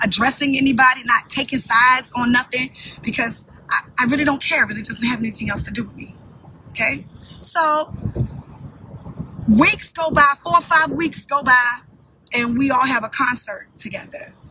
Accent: Baltimore, Maryland, United States; First of all, I'm from Baltimore. We're not going to do that.

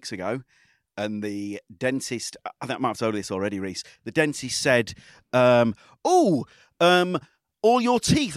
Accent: Leeds, Yorkshire and the Humber, United Kingdom; I'm from Leeds

